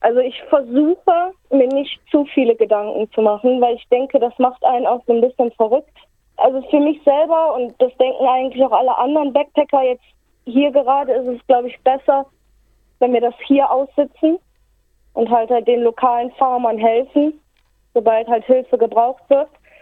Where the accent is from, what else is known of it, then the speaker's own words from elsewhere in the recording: North Rhine-Westphalia, Germany; Das ist zum Beispiel gerade da, wo ich herkomme aus dem Staat. Also ich meine, in Nordrhein-Westfalen leben 28 Millionen Menschen.